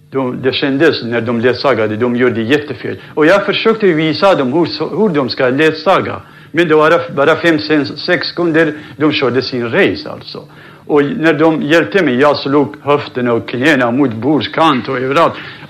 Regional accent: Sulaymaniyah, Sulaymaniyah Governorate, Iraq; now in Sweden; Alldeles nyss jag har varit i mina hemtrakter, kom hem bara för 3 veckor sedan i Suleimanie.

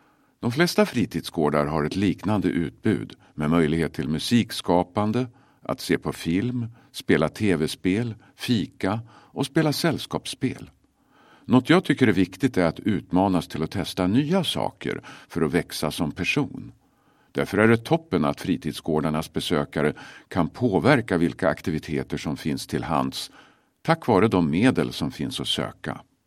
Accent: Arvidsjaur, Norrbotten County, Sweden; also born or lived in Umeå; now in Luleå, Sweden; Som nybliven Luleåbo, ursprungligen från Arvidsjaur efter några år i Umeå, har jag sett fram emot min första vår här.

